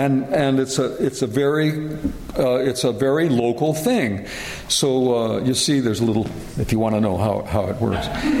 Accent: California, United States; So I grew up in California. I grew up, so that's part of the Southwest.

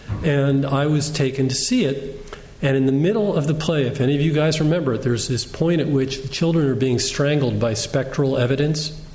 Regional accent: Wilkes-Barre, Pennsylvania, United States; he was at some meeting with a bunch of guys in public square near my hometown in Wilkes-Barre, Pennsylvania.

